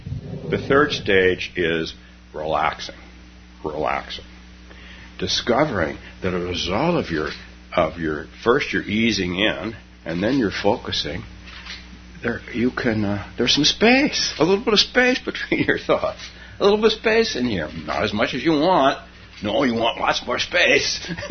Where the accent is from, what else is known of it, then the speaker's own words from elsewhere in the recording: Palo Alto, California, United States; I had a Zen group in my hometown of Palo Alto